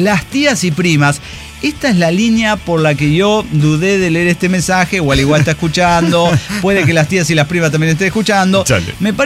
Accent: Chile; moved away; los que hablamos más neutral en toda Latinoamérica somos los chilenos, po, weón.

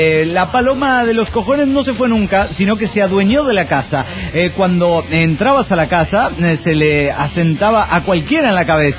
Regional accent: Mendoza, Argentina; yo soy de Mendoza, originaria de Mendoza, Argentina. Mis viejos tienen un aserradero allí.

